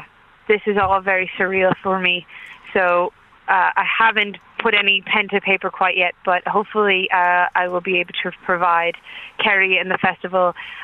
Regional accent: Boston, Massachusetts, United States; born there; also born or lived in New York; now in Philadelphia, United States; No, I mean, I was born in Boston, and that's where a majority of my family are, like aunts and uncles, cousins. I was in New York for 2 years, and Philadelphia

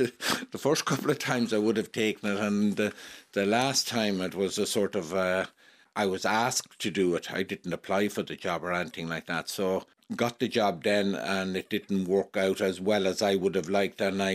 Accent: County Leitrim, Ireland; now in County Meath, Ireland; No, we came from Leitrim in 1966.

